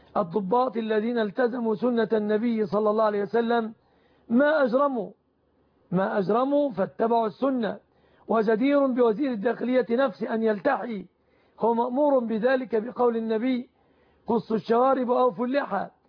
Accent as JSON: {"language": "Arabic", "country": "Egypt"}